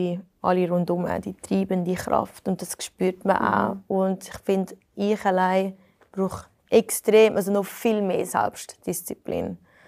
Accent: Switzerland; aber ich bin eine Schweizerin und rede nicht über Geld.

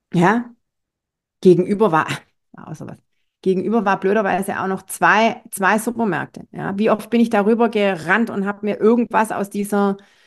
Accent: Baden-Württemberg, Germany; also ich bin Schwabe, ja.

